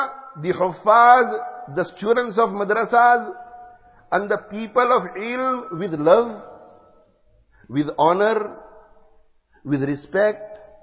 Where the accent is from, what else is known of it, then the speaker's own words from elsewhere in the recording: Pakistan; I am a Pakistani and I am respecting this imam because he is a Pakistani.